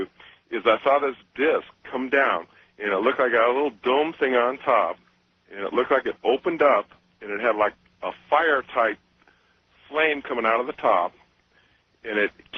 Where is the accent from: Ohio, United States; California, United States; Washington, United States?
Washington, United States; Vaughan; I'm from Vaughan, Washington.